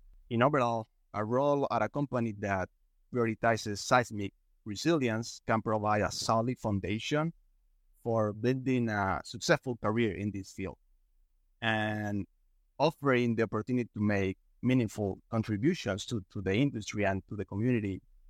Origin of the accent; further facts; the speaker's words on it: Venezuela; English is a second language; I'm a graduated civil engineer from Latin America, specifically from Venezuela.